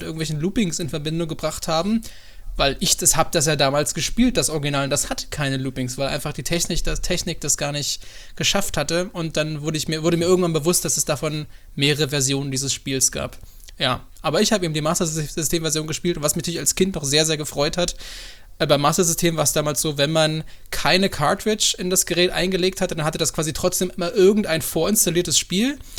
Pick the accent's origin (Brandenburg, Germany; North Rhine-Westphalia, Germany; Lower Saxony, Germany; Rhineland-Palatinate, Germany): Brandenburg, Germany; born there; Denn meine Eltern kommen ja aus, oder ich bin ja in Brandenburg geboren. Das heißt, da kam man in den 80ern nicht ohne weiteres an Videospielekonsolen ran.